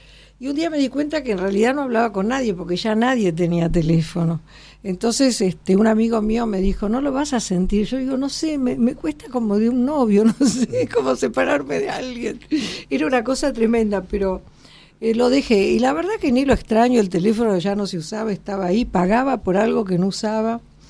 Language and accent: Spanish; Argentina; ¿por qué somos así los argentinos?